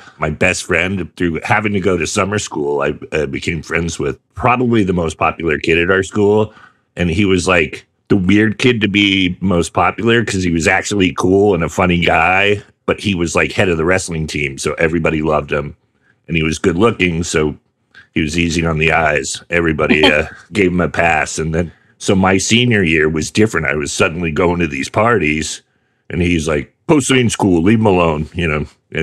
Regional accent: Sonoma, California, United States; Oh, yeah, I know Ukiah. I grew up in Sonoma. Sonoma, the little tourist town. And it was a weird place to grow up, but I'm glad I did.

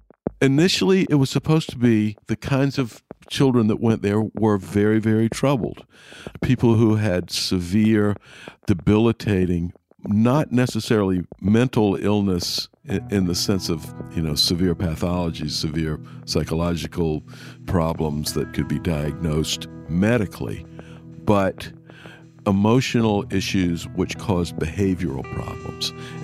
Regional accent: Savannah, Georgia, United States; also born or lived in Richmond / Tallahassee; began in my hometown of Savannah, Georgia, went to Richmond, and finally to Tallahassee, Florida.

